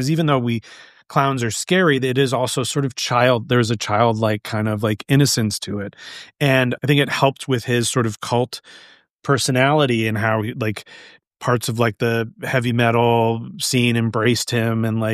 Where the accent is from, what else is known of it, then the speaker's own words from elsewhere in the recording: Cleveland, Ohio, United States; accent: Midwestern; I grew up in Cleveland, Ohio, which it's not exactly the same as a Chicago accent, but just I know that sort of like cadence and rhythm and melody of the kind of folksy Midwestern.